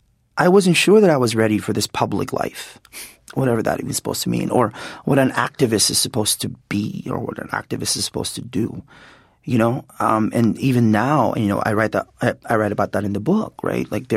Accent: Philippines; now in United States; So I'm Filipino. I have like, what, 34 Filipino-American relatives in this country. I'm the only one who's here without documents, without legal documents.

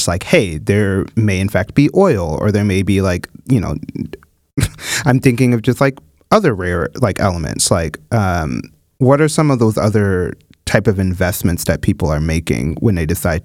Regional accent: Midwest, United States; because I am from the Midwest and, you know, the Rust Belt is very close.

